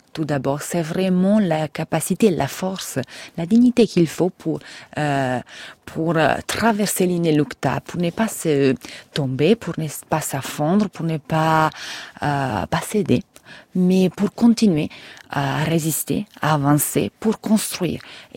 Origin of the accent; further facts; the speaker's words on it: Italy; French is a second language; Moi, je suis italien, comme mon petit accent le déclare.